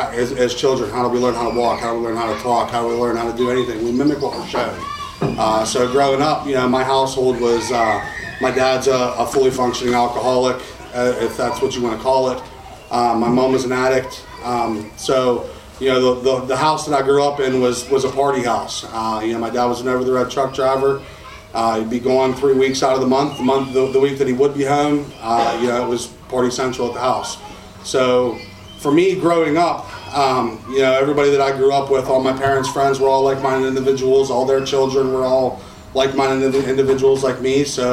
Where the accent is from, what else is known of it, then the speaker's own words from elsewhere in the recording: North Huntington, Pennsylvania, United States; So I grew up in North Huntington. A lot of you guys probably know where that's at. It's, suburbia, Pittsburgh, pretty much.